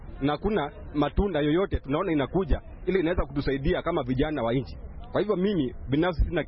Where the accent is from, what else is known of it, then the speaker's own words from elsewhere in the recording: Kenya; Mimi kama Mkenya